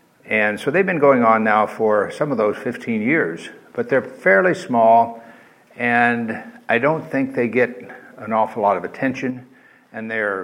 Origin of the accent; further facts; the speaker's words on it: Costa Mesa, California, United States; I'm old and primarily because I'm from Costa Mesa.